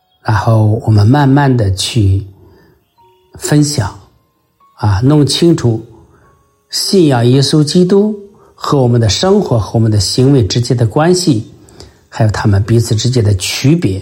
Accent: China; 就是我们中国人啊的圣人孔子说

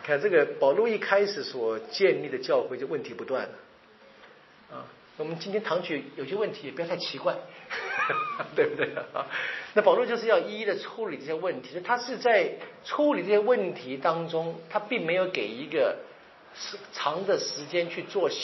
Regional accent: China; 我们中国人说这个江山易改本性难移嘛

